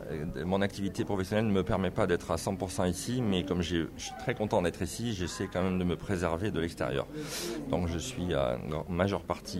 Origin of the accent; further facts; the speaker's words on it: Toulouse, Occitanie, France; Du sud de la France, de Toulouse exactement.